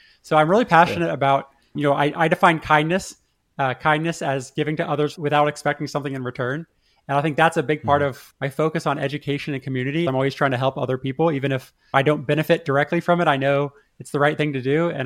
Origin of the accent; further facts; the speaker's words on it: Texas, United States; I live down in Texas. Yeehaw. I grew up in Texas in a family of engineers.